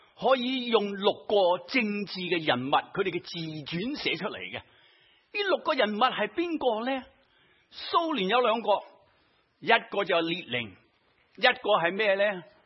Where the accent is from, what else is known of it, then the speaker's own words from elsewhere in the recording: China; 我们中国人说时势做英雄，对我来说这些不是英雄